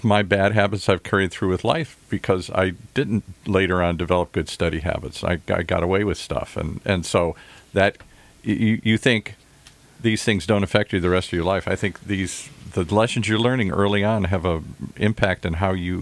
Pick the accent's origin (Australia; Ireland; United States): Ireland; Well, I'm Irish, so one of them's the Irish Republican Army.